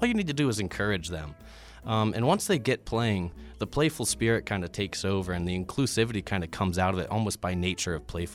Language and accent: English; Pittsburgh, Pennsylvania, United States; also born or lived in Dayton; So I was born in Dayton, moved to Pittsburgh at a young age. Grew up in the Pittsburgh area.